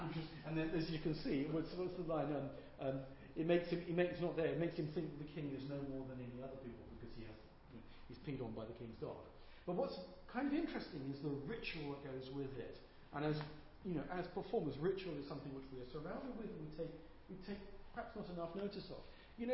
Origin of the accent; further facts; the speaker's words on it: London, United Kingdom; I come from East London, I'm totally immigrant community, I've all grown up in that, I'm of Sephardic stroke, Huguenot mashup mess